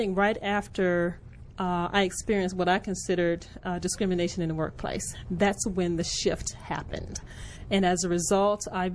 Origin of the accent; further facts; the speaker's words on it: Birmingham, Alabama, United States; Birmingham, Alabama. Went to the public school system there in Alabama. I'm the youngest of five children.